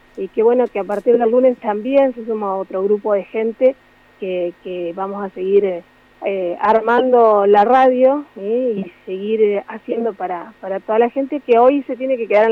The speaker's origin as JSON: {"language": "Spanish", "country": "Argentina", "said": "somos nosotros, somos el pueblo argentino"}